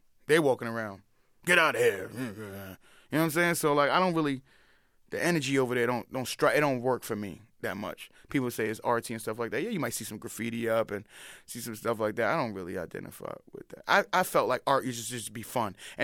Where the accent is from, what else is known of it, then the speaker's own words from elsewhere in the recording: Brooklyn, New York, United States; I'm competitive about everything because I grew up in Brooklyn.